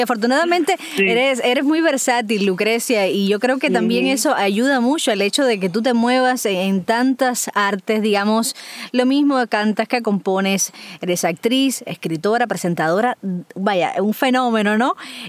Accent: Cuba; somos los cubanos

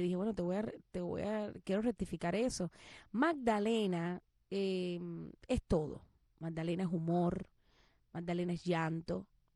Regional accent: Ciego de Ávila, Cuba; born there; moved away; also born or lived in Havana; Nosotros nacimos en Ciego de Ávila, y luego mami dijo, hay que moverse para La Habana.

